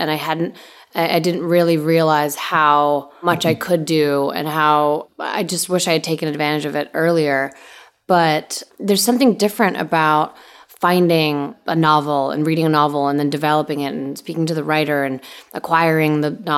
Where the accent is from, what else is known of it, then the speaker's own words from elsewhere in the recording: Canada; also born or lived in Bulgaria; I was born in Bulgaria and I grew up in Canada.